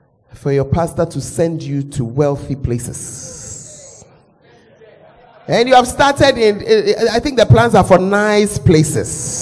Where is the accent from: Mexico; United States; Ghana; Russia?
Ghana; Accra, Greater Accra; moved away; I am a girl from Accra. I come from Ozu, and my husband is from Agbola around Jamestown. Please, we are gas. But for 37 years, we have not lived in Accra, and we don't plan to come back.